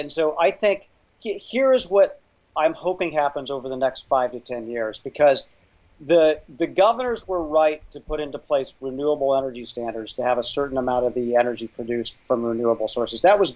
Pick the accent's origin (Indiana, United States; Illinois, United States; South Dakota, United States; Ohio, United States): Indiana, United States; I'm from Indiana, and so it was nice to be back in my home state for a little bit.